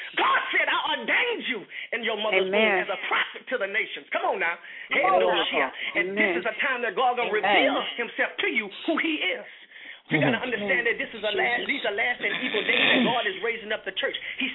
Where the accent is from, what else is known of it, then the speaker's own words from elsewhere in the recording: New Orleans, Louisiana, United States; now in New York, United States; When I first came to New York, because I'm from New Orleans, I came to New York